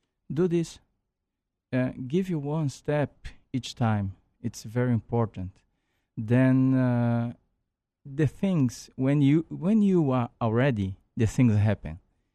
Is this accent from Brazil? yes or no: yes; Brazil; Remember, I'm from Brazil. We don't have investment there.